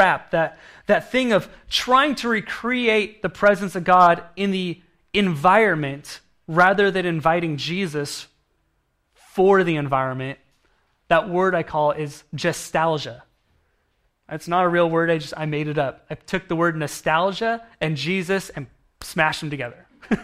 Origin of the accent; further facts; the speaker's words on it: Oregon, United States; because I grew up in Oregon and my family did the exact same thing